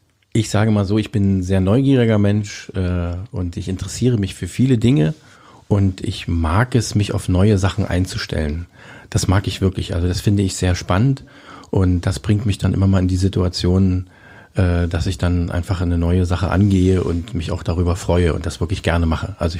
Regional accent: Cottbus, Brandenburg, Germany; born there; ich bin in Cottbus geboren, in der Silower Straße

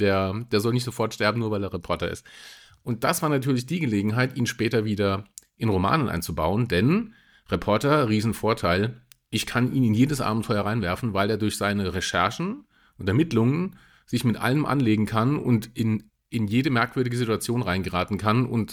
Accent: Saarland, Germany; Ich bin ja Saarländer

